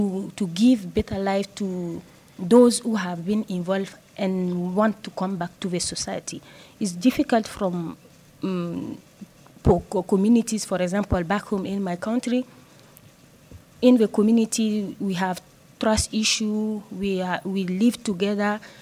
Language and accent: English; Mali; I'm from Mali.